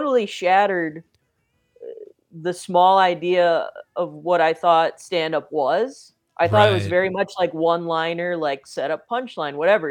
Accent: West Allis, Wisconsin, United States; Yeah, so I born and raised in West Allis, Wisconsin

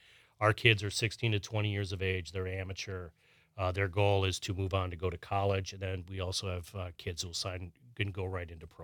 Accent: White Bear, Minnesota, United States; You know, my hometown of White Bear, like our venue, we'd get 3,000 people at our game.

